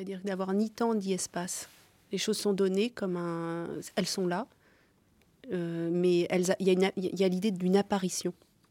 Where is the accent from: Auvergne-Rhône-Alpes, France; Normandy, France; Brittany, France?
Auvergne-Rhône-Alpes, France; Chambéry; moi, je suis née à Chambéry en montagne, donc j'étais à la campagne aussi.